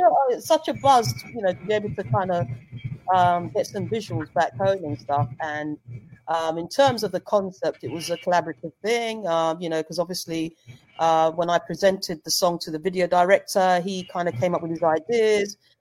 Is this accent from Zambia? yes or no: yes; Zambia; because I'm from Zambia, so that's where my folks are.